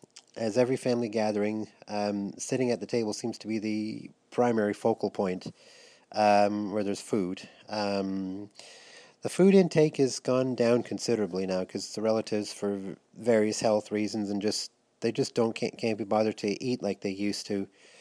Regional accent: Niagara-on-the-Lake, Ontario, Canada; where I am from Niagara-on-the-Lake

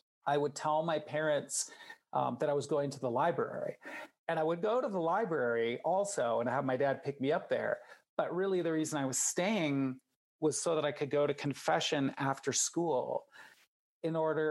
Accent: Midwest, United States; Like I'm from the Midwest. So maybe it's just, you know, in my genes

